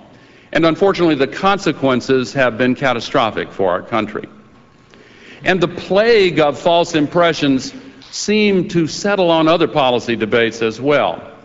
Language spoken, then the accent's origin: English; Tennessee, United States; in my home state of Tennessee.